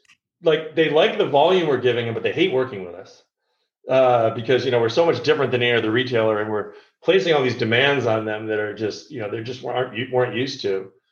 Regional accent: New York, United States; born there; Oh, you know, I was born in New York, and I grew up a Mets fan.

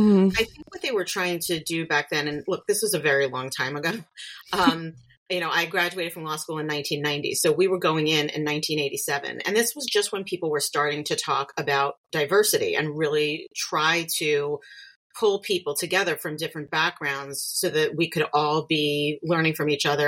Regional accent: New York City, New York, United States; born there; I was born in New York, but I didn't grow up in New York.

